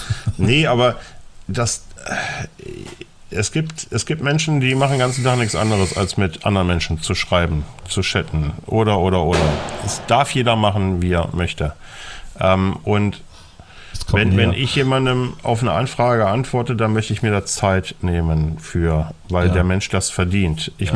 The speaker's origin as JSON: {"language": "German", "region": "East Germany", "country": "Germany", "said": "ich bin Ossi."}